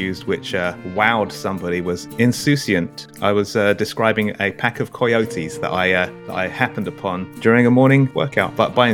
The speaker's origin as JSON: {"language": "English", "region": "London", "country": "United Kingdom", "accent": "English", "said": "I like going back to London, hanging out with family, friends, etc. In terms of a place that I have that I'm not from, I like Iceland, Reykjavik."}